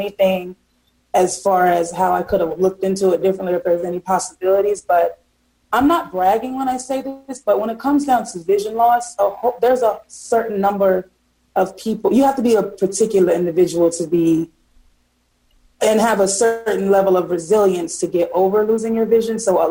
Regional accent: Miami, Florida, United States; Actually, I'm originally from Miami, but I was a military kid, so I've traveled everywhere.

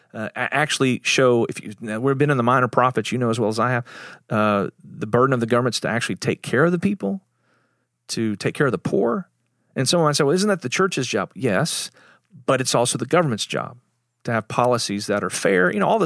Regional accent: League City, Texas, United States; Specifically, you're from Friendswood, that's your polis. I'm from League City, that's my polis.

